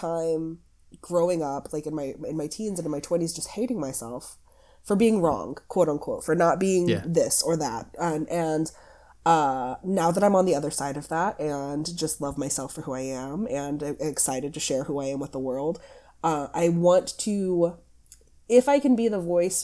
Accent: American South, United States; But I grew up in the American South, which is not a very comfortable place to be queer even still.

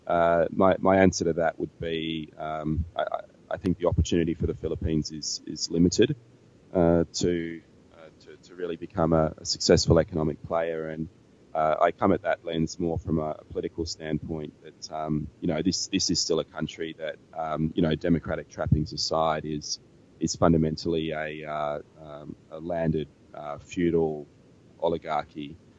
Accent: Australia; Being an Australian with deep experience of working in Southeast Asia

